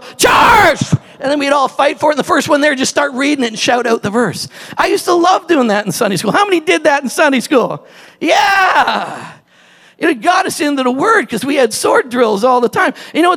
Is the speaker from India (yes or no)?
yes; Kerala, India; I'm an Indian in Kerala, the southernmost province in India